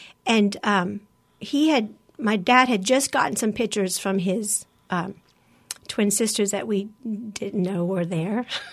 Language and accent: English; San Diego, California, United States; born there; also born or lived in Mexico / Virginia / Albuquerque, United States / Iowa, United States; I was born in San Diego, California.